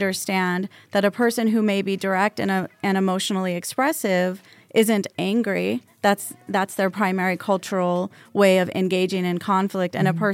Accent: Las Vegas, Nevada, United States; moved away as an adult; I grew up in Las Vegas. I left after finishing my graduate degree.

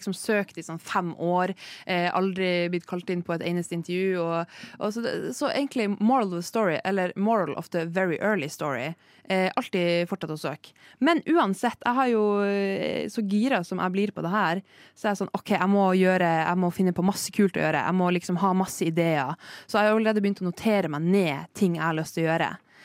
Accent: Northern Norway, Norway; Jeg er jo nordlending.

